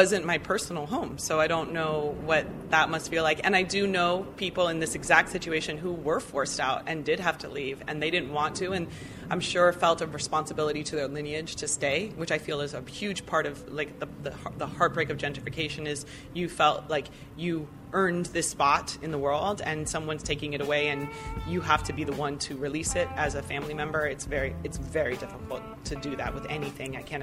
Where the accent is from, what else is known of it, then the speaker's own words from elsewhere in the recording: Miami, Florida, United States; I'm from Miami, so I love anything Miami.